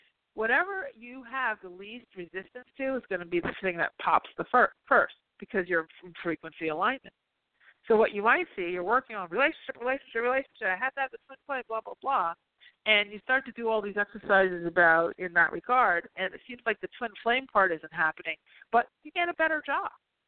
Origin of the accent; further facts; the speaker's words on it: New Jersey, United States; I'm from Jersey, so I know, you know, I know about this sauce and gravy and Sundays and everything.